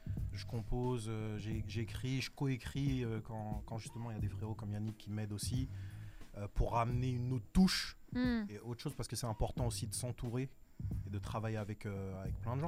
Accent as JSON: {"language": "French", "town": "Paris", "region": "Île-de-France", "country": "France", "moved": "yes", "lives_now": "Canada", "said": "je viens de Paris déjà à la base, mais je suis parti habiter au Canada"}